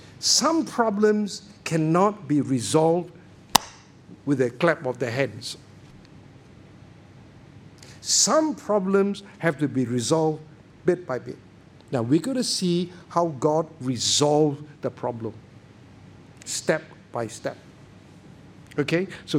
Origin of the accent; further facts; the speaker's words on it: Singapore; I am Singaporean. I don't use the word la a lot. But that does not mean not, that does not make me a less Singaporean.